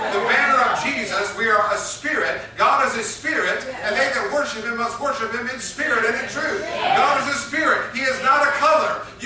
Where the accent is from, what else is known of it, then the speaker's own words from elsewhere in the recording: Midwest, United States; I grew up in the Midwest, and my grandparents lived on a farm